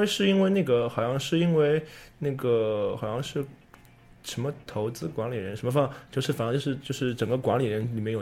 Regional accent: Shanghai, China; 对，我是上海人啊，你知道吗？

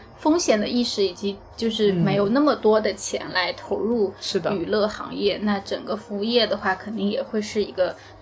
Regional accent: Suzhou, Jiangsu, China; 对，我们都是苏州的

